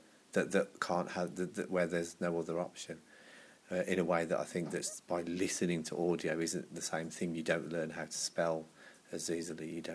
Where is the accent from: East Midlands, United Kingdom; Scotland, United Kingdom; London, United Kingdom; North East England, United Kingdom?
North East England, United Kingdom; Sunderland; born there; now in Birmingham, United Kingdom; Well, I'm from England. I was born in Sunderland, which is in the northeast of England, but I've lived for a long time in Birmingham and I work in Birmingham too.